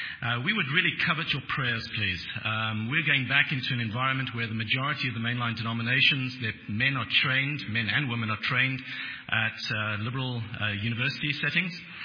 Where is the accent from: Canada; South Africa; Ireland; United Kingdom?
South Africa; moved away as an adult; now in United States; We are originally from South Africa, born and bred there.